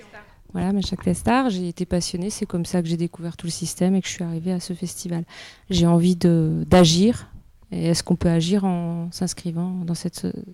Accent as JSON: {"language": "French", "town": "Montpellier", "region": "Occitanie", "country": "France", "said": "donc moi, je viens de Montpellier."}